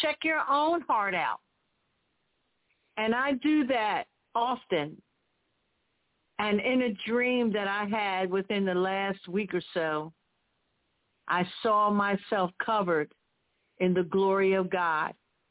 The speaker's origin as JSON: {"language": "English", "town": "Philadelphia", "region": "Pennsylvania", "country": "United States", "said": "Bishop Sylvester and I went to elementary school together. We're from Philly."}